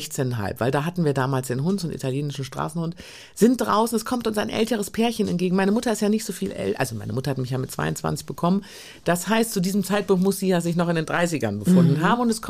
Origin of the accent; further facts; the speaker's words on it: Düsseldorf, North Rhine-Westphalia, Germany; Ich bin Düsseldorferin